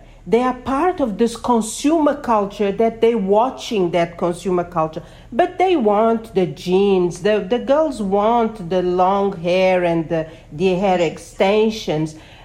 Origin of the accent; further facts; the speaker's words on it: Mozambique; Yeah, and I am originally from Mozambique as well.